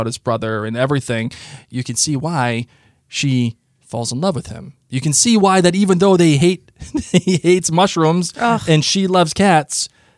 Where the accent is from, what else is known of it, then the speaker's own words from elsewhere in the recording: Rhode Island, United States; Because we're from Rhode Island.